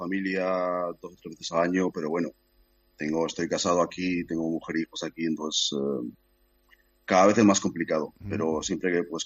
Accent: Pamplona, Navarre, Spain; De Pamplona.

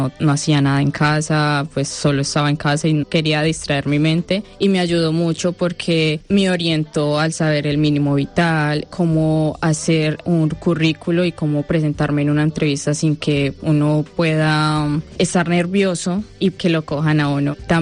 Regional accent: Colombia; moved away as an adult; Soy de Colombia, tengo 27 años, llevo aquí un año y medio, ya voy a ajustar 2 años, gracias a Dios. Y pues nada, me vine porque mis padres ya estaban por acá, mi hermano también

